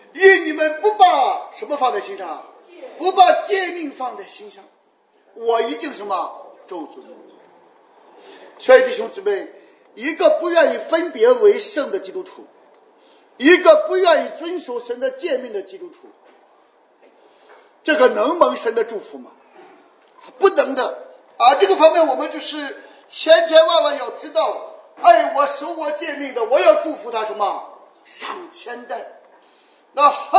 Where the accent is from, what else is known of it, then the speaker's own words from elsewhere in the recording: China; 所以我们中国人不想守法，我们都想让别人守法